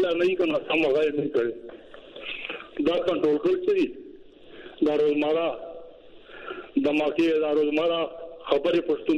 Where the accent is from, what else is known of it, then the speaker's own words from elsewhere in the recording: Pakistan; موږ خو پاکستانیان موږ خو په پاکستان کې پراته یو